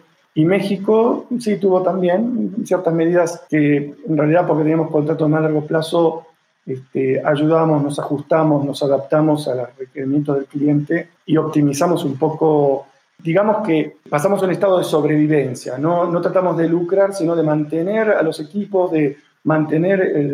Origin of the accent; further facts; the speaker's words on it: Argentina; ya sabes que somos argentinos y hemos pasado situaciones difíciles de volver a empezar.